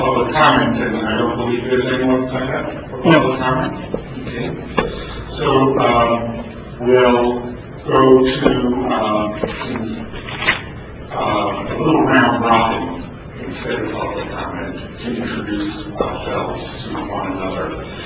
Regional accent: Greenbelt, Maryland, United States; I'm from Greenbelt, Maryland, Prince George's County.

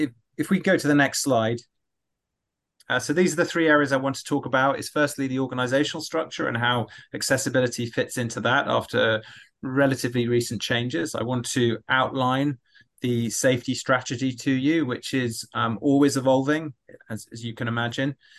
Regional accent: London, United Kingdom; moved away as an adult; now in United States; I was a police officer in London for 10 years. You can tell that my accent is not from Alabama. I am indeed from London, and I came to America and met my wife.

